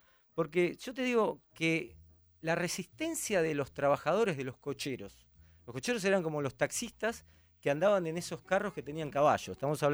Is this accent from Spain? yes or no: no; Argentina; Que es lo que nosotros como argentinos no podemos creer.